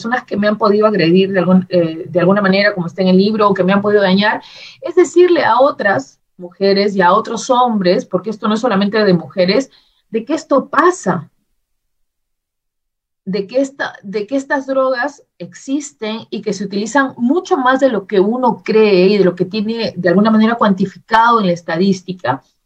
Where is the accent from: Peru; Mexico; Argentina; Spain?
Peru; mi experiencia como mujer, o sea, como mujer peruana, de lo que ha sido vivir en ese momento mis 44 años, o quizás menos.